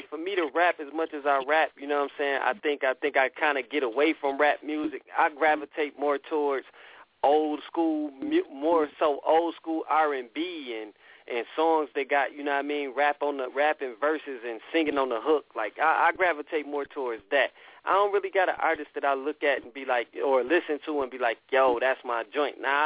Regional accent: Milwaukee, Wisconsin, United States; now in Buffalo, United States; I live in Buffalo, but I'm originally from Milwaukee. You know what I'm saying? I lived in Milwaukee for 20 years of my life.

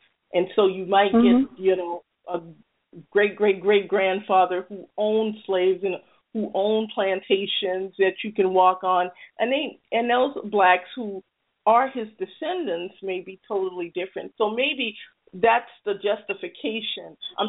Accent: New Orleans, Louisiana, United States; growing up in New Orleans where there's different black

